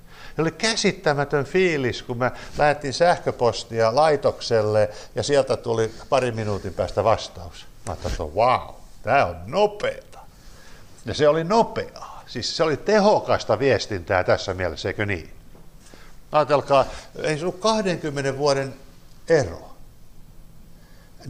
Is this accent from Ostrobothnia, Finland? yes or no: yes; Vaasa, Ostrobothnia, Finland; kun mä oon kotoisin Vaasasta ja Vaasassa on iso saaristo, se on iso saaristo